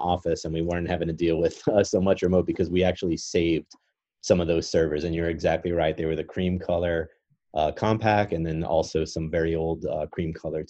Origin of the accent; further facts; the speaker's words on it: New Orleans, Louisiana, United States; I'm actually from New Orleans, so I started working in the New Orleans area for a consulting company